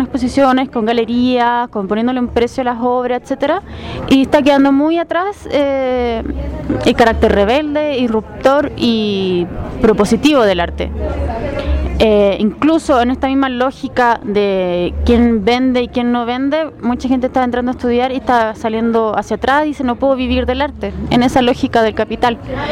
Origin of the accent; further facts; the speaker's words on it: Chile; soy chilena, soy teórica e historiadora del arte